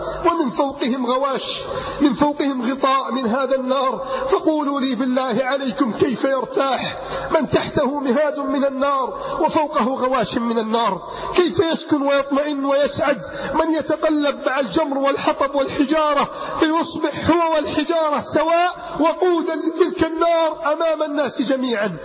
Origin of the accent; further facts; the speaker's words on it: Alexandria, Alexandria Governorate, Egypt; تاجر من التجار عندنا في الإسكندرية كنا نتحدث معه